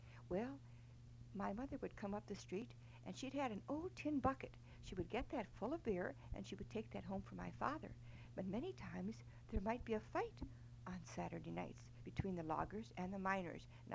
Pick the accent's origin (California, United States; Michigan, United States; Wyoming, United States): Michigan, United States; Iron Mountain; born there; And I was born in Iron Mountain in 1915. Their only American child.